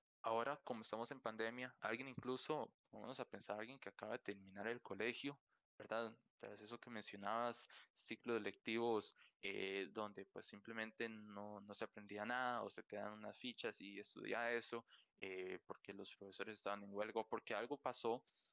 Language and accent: Spanish; San Carlos, Alajuela, Costa Rica; yo que soy originario de San Carlos